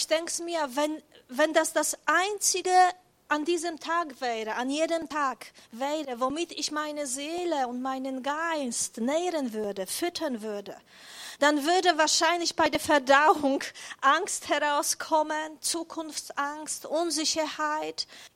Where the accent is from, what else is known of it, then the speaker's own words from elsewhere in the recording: Poland; German is a second language; ich komme aus Polen